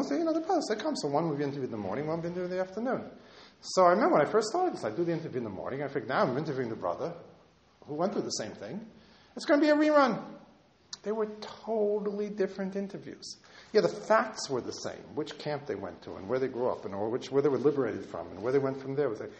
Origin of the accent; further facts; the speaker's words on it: New York City, New York, United States; being a New Yorker, once the subway ends, as far as I'm concerned, the world ends.